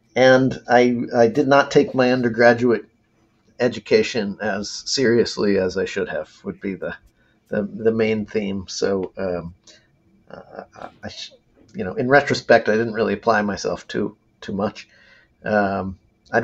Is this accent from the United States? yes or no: yes; Ann Arbor, Michigan, United States; So I grew up in Ann Arbor, Michigan, a college town, kind of the quintessential college town, as the son of a business school professor.